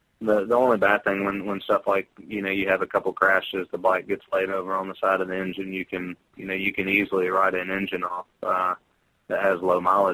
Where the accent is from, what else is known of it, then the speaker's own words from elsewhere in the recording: United States; just because we're, you know, we're from the States, and it's made my transition a lot easier